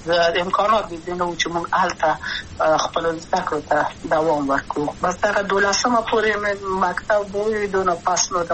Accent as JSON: {"language": "Pashto", "region": "Kabul", "country": "Afghanistan", "tie": "born or raised there", "also_born_or_lived": "Wardak", "said": "زه خو اصلا د وردګو ولایت یم، د پلار مې د وردګو ولایت ته خلیګان سره کې دلې د کابل په تختپل سیمه کې یم، او لویا شویم کابل کې"}